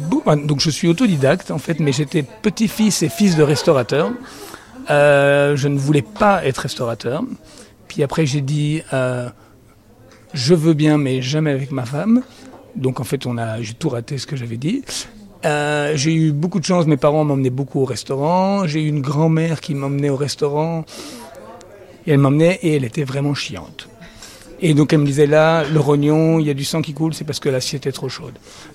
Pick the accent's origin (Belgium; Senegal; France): Belgium; parce que moi, je suis belge, mine de rien.